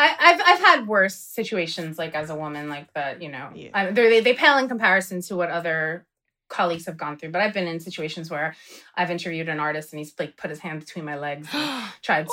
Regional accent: Paterson, New Jersey, United States; right? We're both from Patterson.

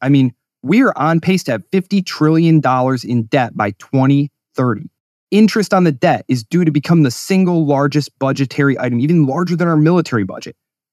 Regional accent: United States; Like, I'm an American libertarian.

